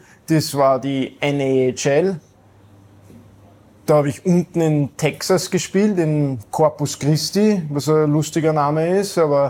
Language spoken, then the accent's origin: German; Austria; now in Indiana, United States; Ich bin in Österreich aufgewachsen, dort ist ein wunderschönes Land.